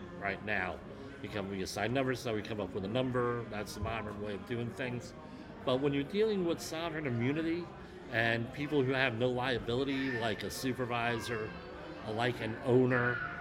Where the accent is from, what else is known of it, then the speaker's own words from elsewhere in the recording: Woodbridge, New Jersey, United States; Woodbridge, New Jersey, Woodbridge Township, New Jersey, or my hometown, another great example